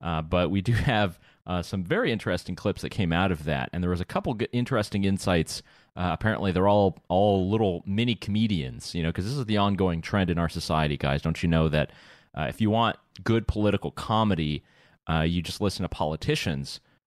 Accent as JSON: {"language": "English", "country": "United States", "said": "people hear my accent whenever I'm in a certain area, and they love to see that American going around Europe"}